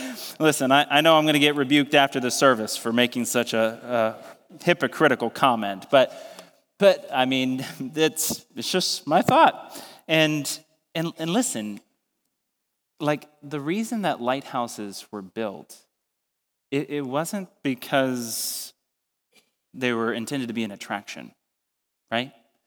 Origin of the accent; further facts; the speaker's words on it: Ohio, United States; now in Maine, United States; first moved to Maine, I'm originally from Ohio, if you didn't know that.